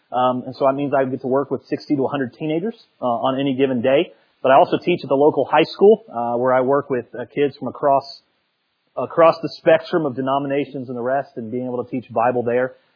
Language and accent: English; Italy; I grew up in Italy, and so I'm just going to tell you, I'm kind of feeling like a Fiat in a Ferrari world.